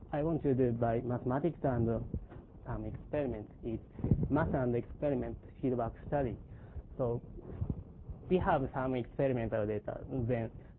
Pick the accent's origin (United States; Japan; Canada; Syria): Japan; English is a second language; I'm from Japan.